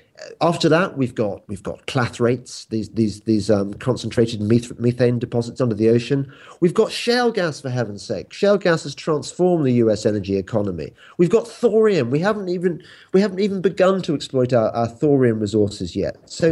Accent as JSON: {"language": "English", "region": "England", "country": "United Kingdom", "accent": "English", "said": "As you can probably guess by my accent, I'm English."}